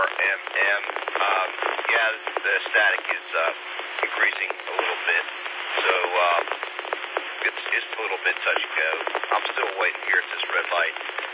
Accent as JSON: {"language": "English", "town": "Greenville", "region": "South Carolina", "country": "United States", "tie": "born or raised there", "said": "RUR, we came down here in June of 1975. I was about 2.5 years old. Went through the Greenville Middle School, graduated Eastside High School in 91"}